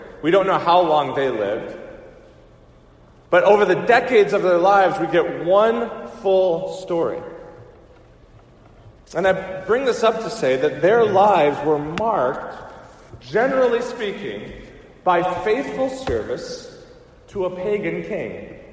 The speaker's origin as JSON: {"language": "English", "town": "Detroit", "region": "Michigan", "country": "United States", "tie": "born or raised there", "said": "I grew up in the Detroit area, and an ordinance was passed."}